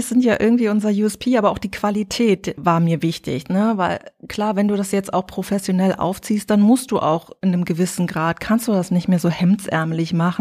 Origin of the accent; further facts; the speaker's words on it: East Germany, Germany; Und ich bin in der DDR groß geworden.